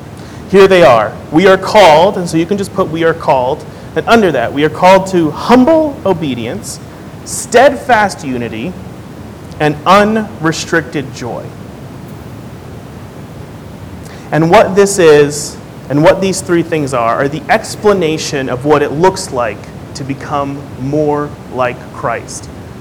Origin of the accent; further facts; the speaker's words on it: Chicago, Illinois, United States; my wife and I come from Chicago, Illinois. I actually grew up here.